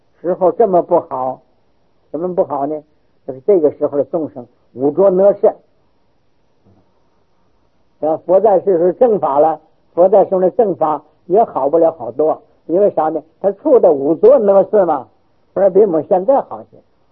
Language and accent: Chinese; Northeast China, China; 我生在东北，东北那时候土匪很厉害，我小时候，那是三省嘛